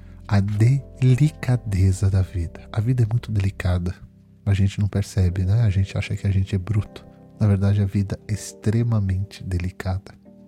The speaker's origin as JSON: {"language": "Portuguese", "region": "São Paulo", "country": "Brazil", "tie": "born or raised there", "said": "eu nasci na cidade de São Paulo, para quem não sabe. Eu sou paulistano, como se chama. Nasci na cidade de São Paulo e cresci na cidade de São Paulo, capital do estado de São Paulo. Cresci nessa cidade toda a minha vida"}